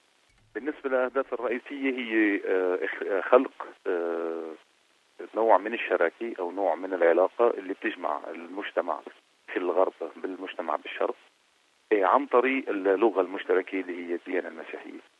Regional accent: Palestine; وانا اعطيك عن تجربة بسيطة، انه الكل كان يستغرب حتى بسفري انا يعني كفلسطيني لأمريكا

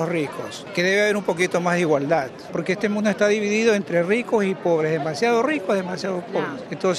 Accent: Ecuador; now in Canada; Estamos felices de ser canadienses. Bueno, somos ecuatorianos canadienses.

